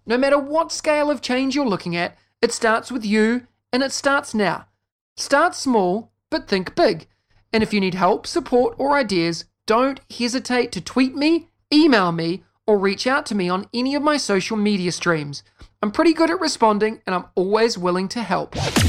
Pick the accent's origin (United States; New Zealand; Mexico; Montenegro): New Zealand; This week, I wanted to answer one question from Joe in my home country of New Zealand.